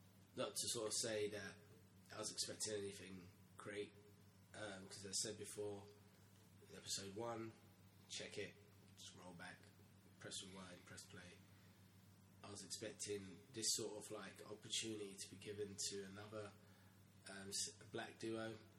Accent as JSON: {"language": "English", "region": "England", "country": "United Kingdom", "said": "the main reason why I feel like they don't gel is because we're from England and we know that this premise is not viable."}